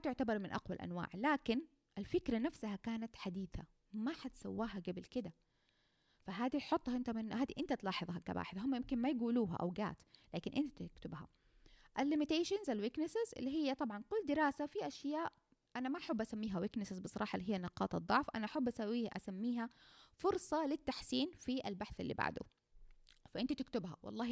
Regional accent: Saudi Arabia; ما لقيت ولا دراسة صارت عندنا في السعودية

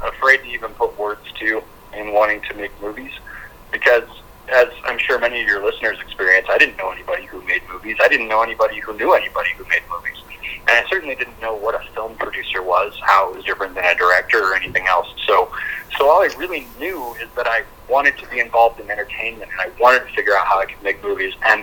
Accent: Edgemont, South Dakota, United States; also born or lived in Nebraska, United States; My childhood, when I think back on it, it doesn't get much more Mayberry than what I got to grow up in. Edgemont's a town of about 500 people. It's a ranching, railroading town.

